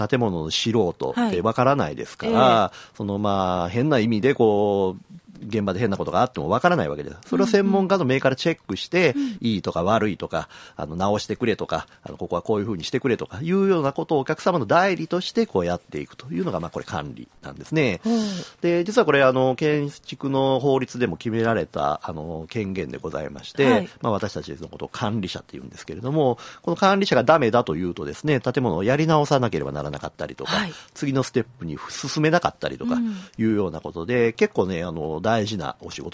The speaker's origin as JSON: {"language": "Japanese", "region": "Kyoto", "country": "Japan", "tie": "born or raised there", "said": "僕の地元西陣からいうとこ、船岡山っていうのもね"}